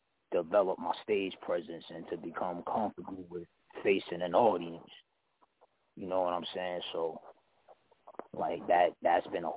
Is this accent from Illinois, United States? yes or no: no; Newark, New Jersey, United States; I'm from Newark, New Jersey.